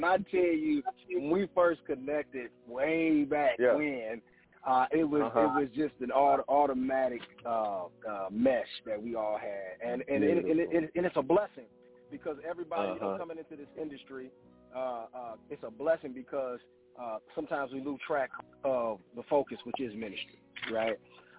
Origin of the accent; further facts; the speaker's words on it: Lansing, Michigan, United States; born and raised in Michigan, Lansing, Michigan area. It's funny because people always put us in Detroit, but we're not necessarily Detroit or Flint. We're from Lansing, the capital of Michigan.